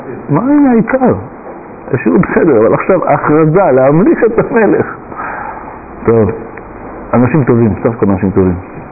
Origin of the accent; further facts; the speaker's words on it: Bat Yam, Tel Aviv District, Israel; אני הגעתי מבת ים ובת ים יש 120 בתי כנסת